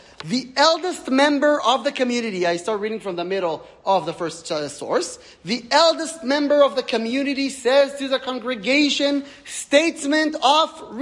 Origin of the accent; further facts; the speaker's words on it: Masuot Yitzchak, Southern District, Israel; we're originally from Israel, from a kibbutz called Masuot Yitzchak. It's down south. I really don't expect you to know where that is. It's a very tiny, tiny spot between Kiryat Malachi and Ashkelon.